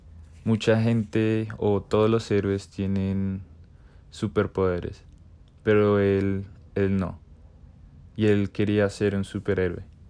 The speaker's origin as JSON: {"language": "Spanish", "country": "Colombia", "tie": "born there", "said": "Soy ingeniero mecatrónico de profesión. Nací en Colombia."}